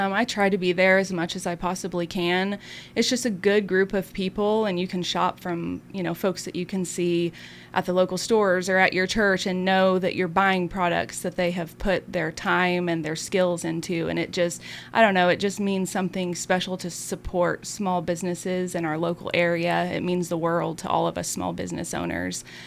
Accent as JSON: {"language": "English", "town": "West Plains", "region": "Missouri", "country": "United States", "tie": "born or raised there", "said": "I grew up in West Plains, yeah. I moved away to go to Springfield for college, but then in 2016, my family moved back here."}